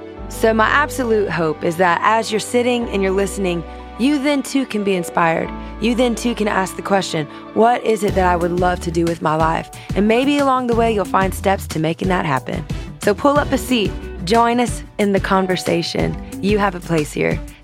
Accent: Louisiana, United States; For sure. I grew up in Louisiana and I wanted to be a counselor at one point

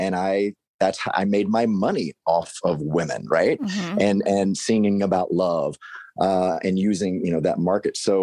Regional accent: Mississippi, United States; I'm from Mississippi. So I was like, well, crap, like what's my family going to think? How is my little small town going to treat my family when I come out?

